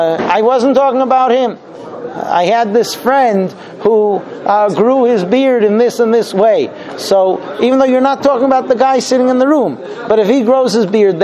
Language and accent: English; Germany; Yeah, I'll tell you a secret. I'm also from Germany.